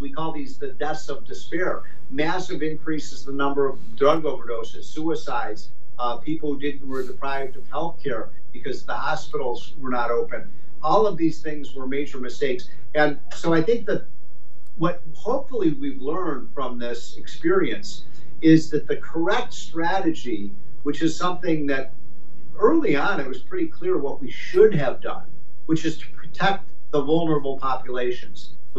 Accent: Chicago, Illinois, United States; I'm from Chicago. Chicago was shut down for 18 months practically.

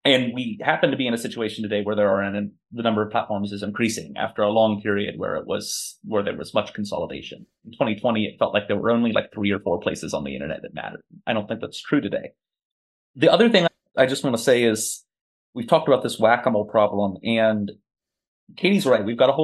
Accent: United States; As an American, we have so many thoughts about free speech.

